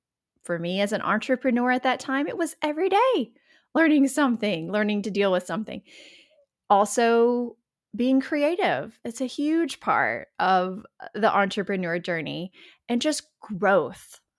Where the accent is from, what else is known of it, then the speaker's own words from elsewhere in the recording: the South, United States; I'm from the Southern United States. I call myself a recovering Southern Belle.